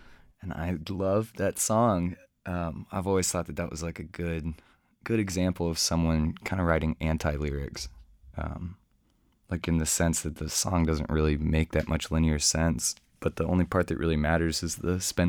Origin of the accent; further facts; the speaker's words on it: Austin, Texas, United States; from Austin, Texas.